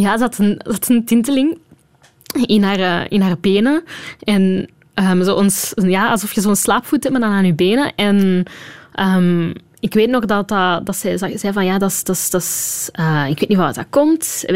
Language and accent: Dutch; Flanders, Belgium; now in Brussels, Belgium; Dat was wat specifiek over eenzaam voelen als Vlaming in Brussel.